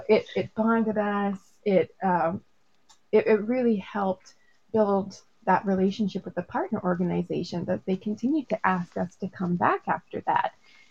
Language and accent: English; Seattle, Washington, United States; we've got a group and we're from Seattle and we just want to come and help